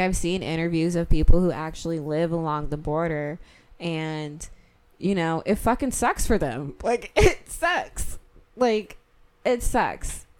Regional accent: United States; I want to say that I'm American. I'm born and raised in America. I'm proud to be American.

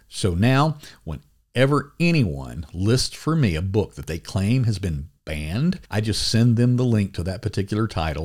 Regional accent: Louisiana, United States; by the time I was 12, we were doing that with our .22 rifles down at the pond or the bayous in my home state of Louisiana.

